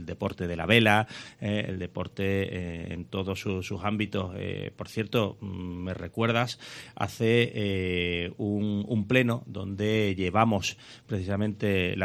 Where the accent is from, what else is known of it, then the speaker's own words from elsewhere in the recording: Cádiz, Andalusia, Spain; Como buen gaditano, evidentemente así lo deseo.